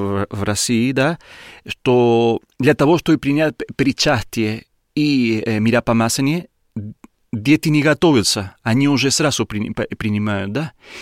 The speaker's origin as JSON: {"language": "Russian", "country": "Argentina", "tie": "born there", "second_language": "Russian", "said": "я родился в Аргентине, в деревне. И я родился в семье, которые все были крещены"}